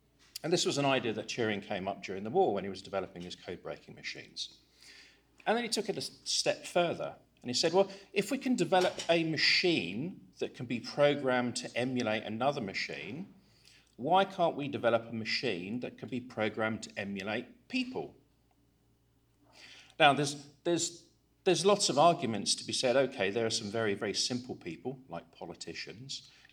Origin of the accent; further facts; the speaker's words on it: England, United Kingdom; accent: English; now in Italy; obviously from the accent, I'm English, I have a German name, I live in Italy, and I have Latvian citizenship. So I'm a bit of a mutt